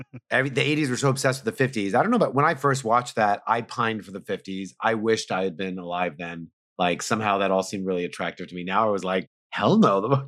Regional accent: New York, United States; Thank you. I'm from New York.

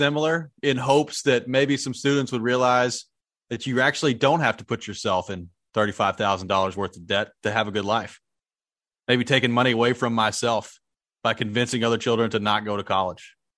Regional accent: Nashville, Tennessee, United States; I mean, I'm from Nashville, and we have the Titans.

